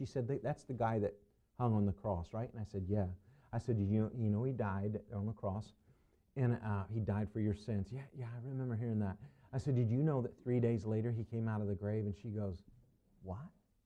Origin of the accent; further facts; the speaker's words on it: Indiana, United States; now in Illinois, United States; But I come from Northeast Indiana originally, and then, you know, at large. We've been everywhere. And then now we're in South Central Illinois.